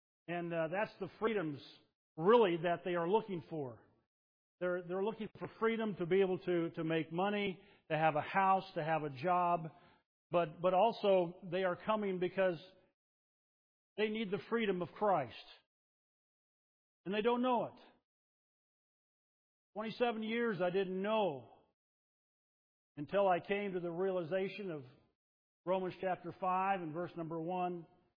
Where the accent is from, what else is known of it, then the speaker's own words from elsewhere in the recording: United States; She didn't like me because I'm from America and she is not.